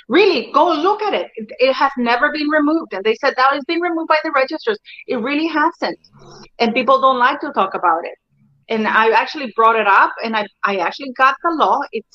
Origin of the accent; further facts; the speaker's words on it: Canada; I'm Canadian, second or third, how do you call it, generation